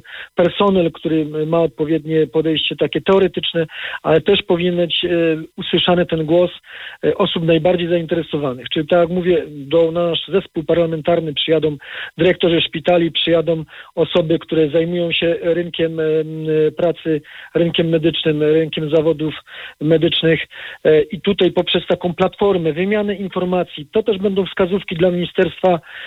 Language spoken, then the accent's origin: Polish; Silesian Voivodeship, Poland; Ja akurat właśnie pochodzę z powiatu lublinieckiego